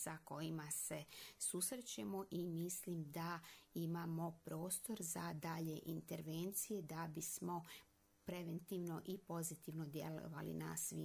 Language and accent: Serbian; Republika Srpska, Bosnia & Herzegovina; ja sam iz Republike Srpske